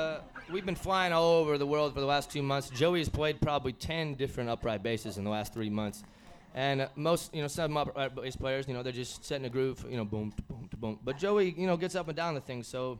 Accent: St. Louis, Missouri, United States; We come from St. Louis, Missouri.

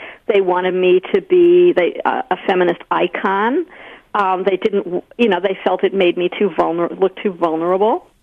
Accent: New York, United States; I grew up in New York

